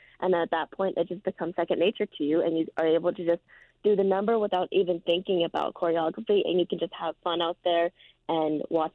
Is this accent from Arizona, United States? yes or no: no; Denver, Colorado, United States; I'm incredibly excited to be playing my hometown.